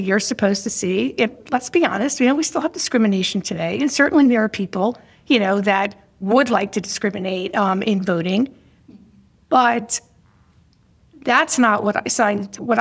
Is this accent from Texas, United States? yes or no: no; New Jersey, United States; I started my career in New York, and I was born and raised in New Jersey, in Bergen County. So it's right out of Manhattan.